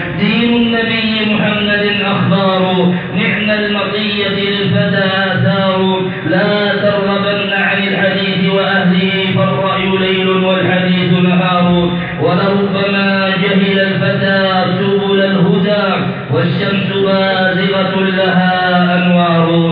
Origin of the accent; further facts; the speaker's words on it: Yemen; اللهم جنب بلادنا اليمن وسائر بلاد